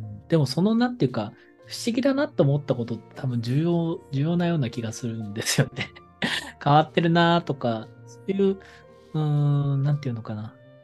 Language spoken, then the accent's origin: Japanese; Kawasaki, Kanagawa, Japan; born there; also born or lived in Akita / Fukushima / Saitama; 私自身も、生まれは川崎ですけど、秋田に住んだり福島に住んだり埼玉に住んでたこともありますし